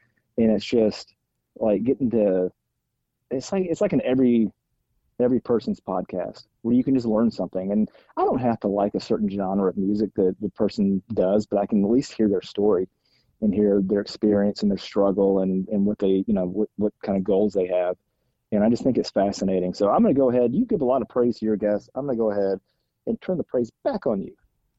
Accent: Alabama, United States; accent: Southern; also born or lived in Chicago; We're from Alabama, obviously born in Chicago, but raised in Alabama.

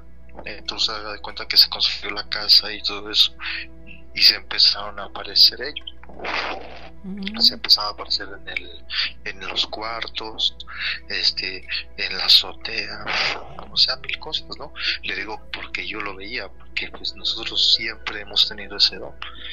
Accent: Tlaxcala, Mexico; Nosotros somos de Tlaxcala.

